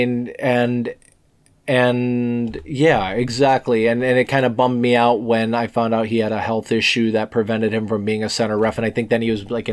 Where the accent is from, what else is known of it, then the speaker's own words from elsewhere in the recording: Buffalo, New York, United States; Growing up in Buffalo, basically, you know, there were, you know, cities that were within a 8-hour drive were like New York, Boston, Montreal, Pittsburgh, Columbus, Cleveland, Cincinnati, Chicago, DC, Baltimore, Philly, Boston